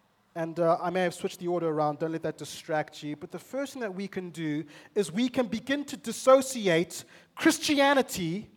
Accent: Zimbabwe; I'm from Zimbabwe

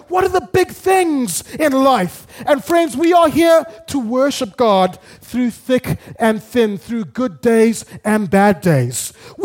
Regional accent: Zimbabwe; moved away as an adult; friends, I grew up in Zimbabwe, first 30-something years of my life.

